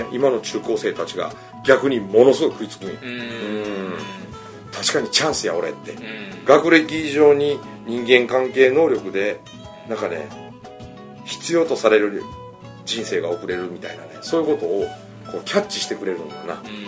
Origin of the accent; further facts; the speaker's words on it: Miyagawa, Mie, Japan; 俺のもう得意な世界やから、 うん、 なんか俺の僕の実家の宮川村サバイバルとかもやってみてえし